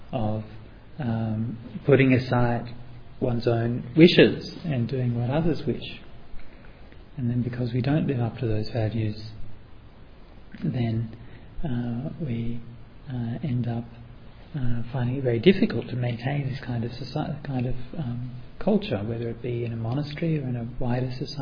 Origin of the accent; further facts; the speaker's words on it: Australia; growing up in Australia